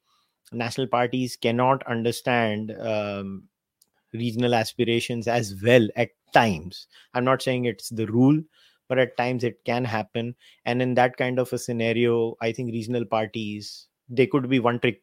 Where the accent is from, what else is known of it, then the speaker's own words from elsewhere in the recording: India; As an Indian, I listen, again, a BJP voter is saying this.